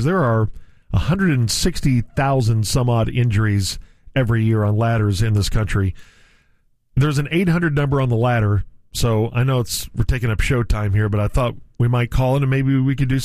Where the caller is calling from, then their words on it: Dallas, Texas, United States; Dallas, Texas.